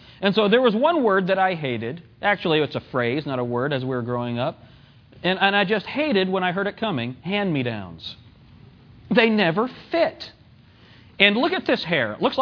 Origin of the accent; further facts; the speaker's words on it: West Hartford, Connecticut, United States; I grew up in the Northeast. My dad planted churches in New York and Connecticut.